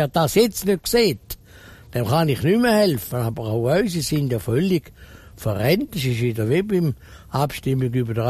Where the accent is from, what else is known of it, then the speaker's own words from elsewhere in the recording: Switzerland; ich bin Schweizer Industrieller und Politiker.